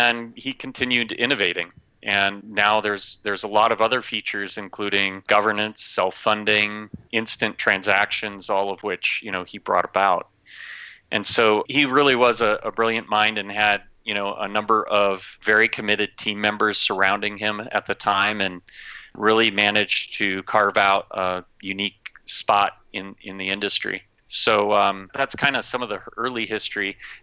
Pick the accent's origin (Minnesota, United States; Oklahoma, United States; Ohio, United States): Minnesota, United States; I grew up in Minnesota.